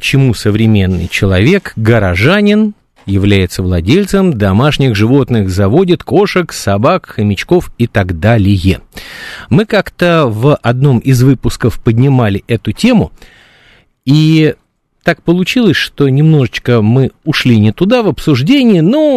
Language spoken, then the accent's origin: Russian; Moscow, Russia; Я всегда горжусь этим, потому что я москвич, и мне приятно, что мой родной город является в самом наилучшем смысле слова собачьим.